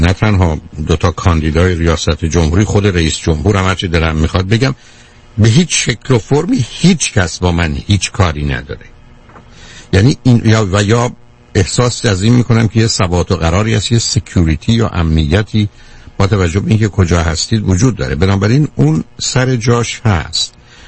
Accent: Iran; moved away as an adult; من از ایران خسته شدم اومدم،

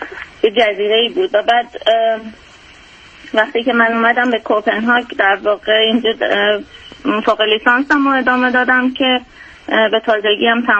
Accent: Iran; moved away as an adult; الان نزدیک به 7 سال هستش که من از ایران اومدم و توی هم اینجا زندگی میکنم.

